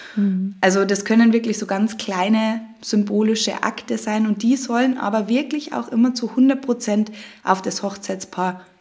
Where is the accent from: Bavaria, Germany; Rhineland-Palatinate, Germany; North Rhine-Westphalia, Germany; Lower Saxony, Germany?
Bavaria, Germany; Piding; Pieding. Genau. Ich sage immer, ich komme auch aus Salzburg, weil das deutlich bekannt ist als Pieding.